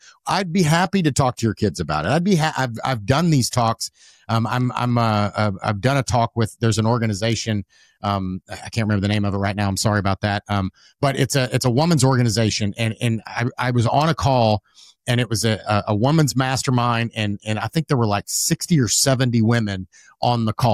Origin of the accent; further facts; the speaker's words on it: the South, United States; as a man growing up in the South and the way I was raised